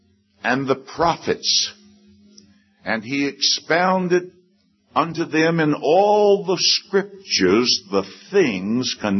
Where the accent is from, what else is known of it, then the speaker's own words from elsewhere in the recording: Richmond, Virginia, United States; I remember when I was saved the latter part of 1954 in my hometown of Richmond, Virginia.